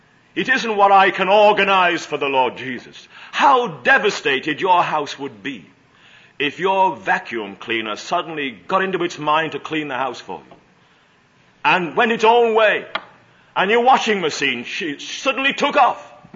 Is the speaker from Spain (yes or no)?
no; United Kingdom; now in United States; I'm an alien. I'm a British subject.